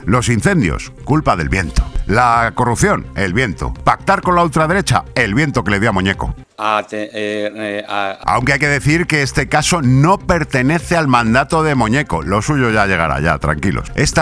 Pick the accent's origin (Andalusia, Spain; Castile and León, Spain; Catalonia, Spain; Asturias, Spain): Castile and León, Spain; en mi tierra ha arrancado el juicio del considerado como mayor caso de corrupción de la historia de Castilla y León.